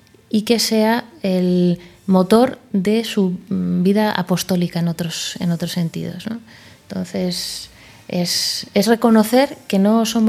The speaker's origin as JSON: {"language": "Spanish", "town": "San Sebastián", "region": "Basque Country", "country": "Spain", "said": "en San Sebastián, de donde soy"}